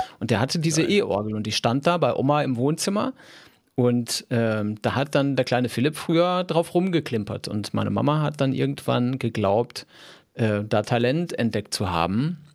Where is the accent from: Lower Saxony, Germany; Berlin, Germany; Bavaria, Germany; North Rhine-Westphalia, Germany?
North Rhine-Westphalia, Germany; Olpe; waren wir beim Schuhe kaufen in Olpe, wo ich aufgewachsen bin.